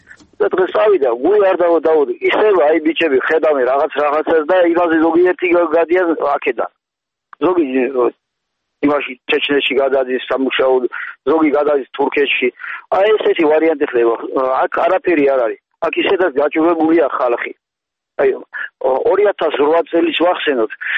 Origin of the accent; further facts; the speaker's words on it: Kakheti, Georgia; ჩვენ აქ დავიბადეთ, გავიზარდეთ, გვეყვარება.